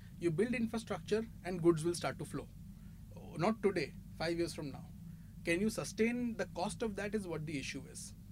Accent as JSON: {"language": "English", "country": "India", "said": "As an Indian, if I was in the policymaker's shoe"}